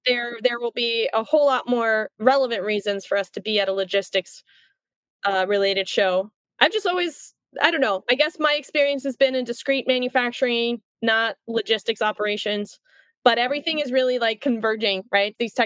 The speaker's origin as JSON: {"language": "English", "country": "Iceland", "tie": "born or raised there", "said": "Growing up in Iceland, we also have a problem with it being dark in the wintertime."}